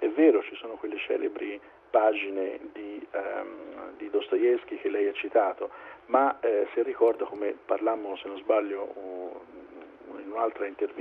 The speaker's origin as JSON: {"language": "Italian", "region": "Tuscany", "country": "Italy", "tie": "born or raised there", "said": "io sono toscano, sono cresciuto guardando le tombe degli Etruschi, le loro pitture"}